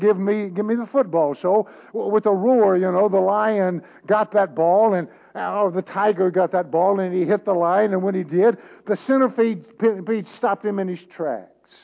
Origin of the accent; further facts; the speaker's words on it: Texas, United States; Now, growing up in Texas, If you could play football as a teen, then nothing else really seemed to matter.